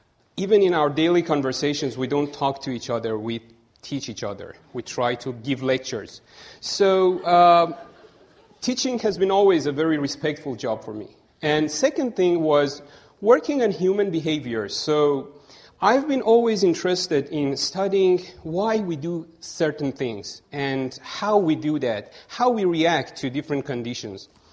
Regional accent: Iran; I'm coming from Iran, and cinema industry is not rich in Iran.

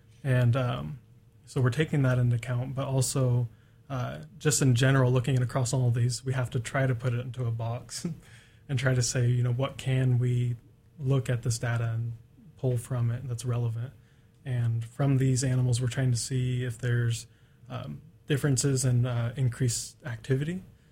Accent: Doty, Washington, United States; I'm from a really small rural town in Southwest Washington called Doty.

